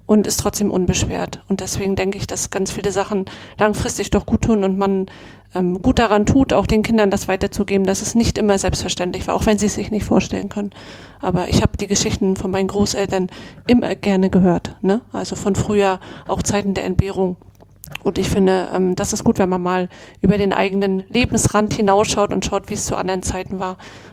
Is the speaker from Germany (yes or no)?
yes; Germany; also jeder kennt das ja als Kind in der DDR, dass es auch das ein oder andere Mal nicht gab oder dann nur über Beziehungen.